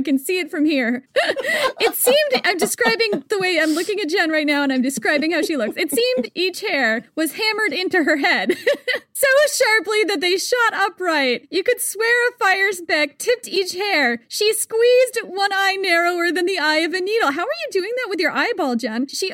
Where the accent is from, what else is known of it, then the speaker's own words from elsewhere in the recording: United States; I am American. We do not know about the sport.